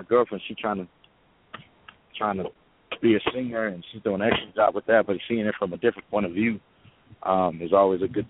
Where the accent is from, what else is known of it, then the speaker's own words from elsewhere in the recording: Indianapolis, Indiana, United States; moved away; also born or lived in Connecticut; growing up in Naptown, Indiana, for the abbreviation, but it's Indianapolis, Indiana, and then moving to Connecticut where nobody really knew me